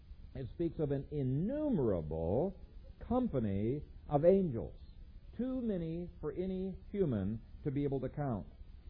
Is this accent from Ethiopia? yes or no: yes; Ethiopia; when I was growing up in Ethiopia